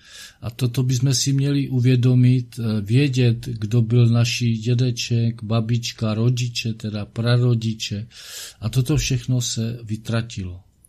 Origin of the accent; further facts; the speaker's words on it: Moravia, Czechia; cítím se, jsem Slován, cítím se být Slovanem a jsem hrdý na to, že jsem z Moravy a svoji Moravu si vzít nenechám.